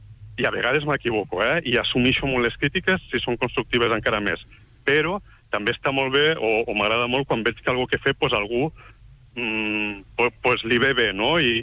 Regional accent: Tarragona, Catalonia, Spain; now in Barcelona, Spain; Jo sóc de Tarragona, però quan vaig complir 30 anys vaig dir me'n vaig a Barcelona a viure els meus bons anys.

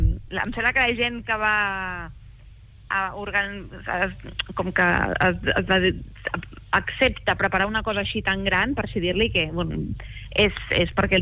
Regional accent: Barcelona, Catalonia, Spain; la meva parella, que encara vivia a Barcelona, nosaltres som de Barcelona

